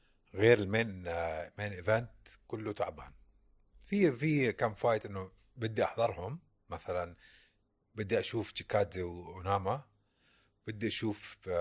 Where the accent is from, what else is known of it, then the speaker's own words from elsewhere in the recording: Syria; أنا سوري بس ما غلط كتير